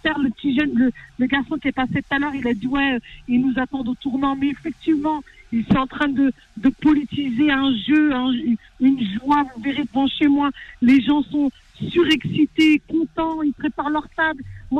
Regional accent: Morocco; je suis marocaine, mais nous tous

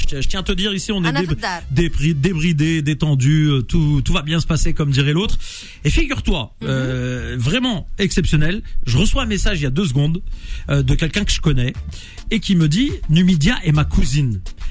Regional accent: Chiffa, Blida Province, Algeria; moi je suis originaire de Chifa aussi à Blida.

